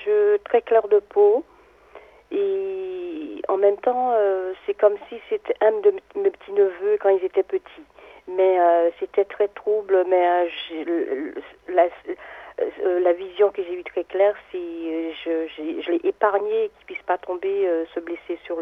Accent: Guadeloupe, France; Moi, je suis des Antilles, de la Guadeloupe

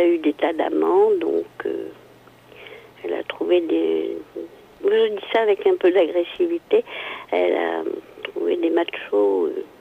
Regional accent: Morocco; born there; parce que je suis née au Maroc

